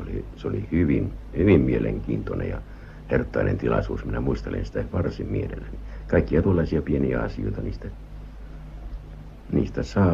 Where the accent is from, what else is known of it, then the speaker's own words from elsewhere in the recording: Joensuu, North Karelia, Finland; also born or lived in Käkisalmi; minähän olen karjalainen, syntynyt Käkisalmessa ja koulun käynyt Joensuussa.